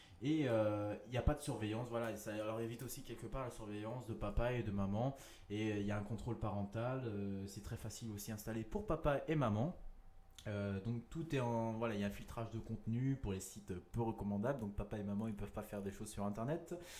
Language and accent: French; Rennes, Brittany, France; nous habitons Rennes et que nous sommes rennais